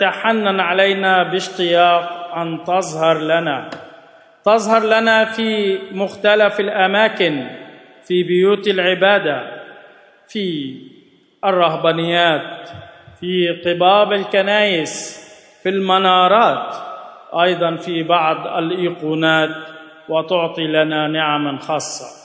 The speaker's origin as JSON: {"language": "Arabic", "country": "Egypt", "said": "ونحن ايضا كمصريين نكن لهذا العيد مكانة كبرى"}